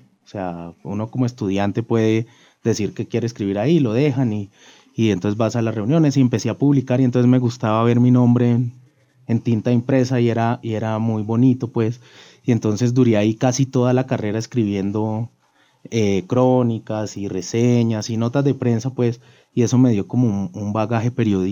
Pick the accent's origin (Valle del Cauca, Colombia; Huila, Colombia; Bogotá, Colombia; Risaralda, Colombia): Valle del Cauca, Colombia; Cali; yo nací en Cali en 1981, en octubre 26